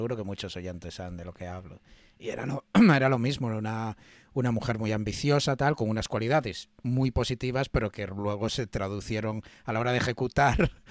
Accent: Galicia, Spain; Yo como gallego cuando vi...

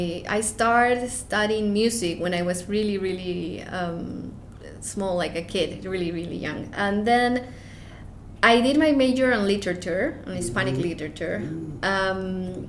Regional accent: Peru; No, I speak Spanish, but I am from Peru, and right. It's a different country.

